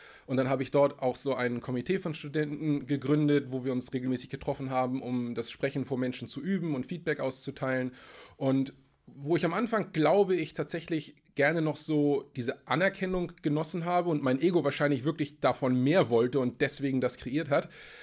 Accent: Germany; in Deutschland, wo ich aufgewachsen bin, wo Arbeit anstrengend und entbehrungsreich sein muss

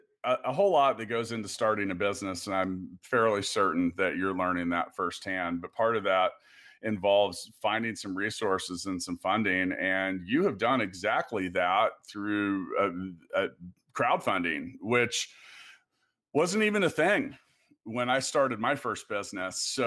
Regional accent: Kansas City, Missouri, United States; especially from my hometown here in Kansas City

